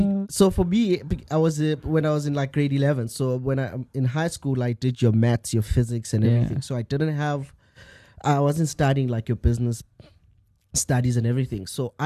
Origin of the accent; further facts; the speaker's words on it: Alexandra, Gauteng, South Africa; born and bred in Alexandra Township.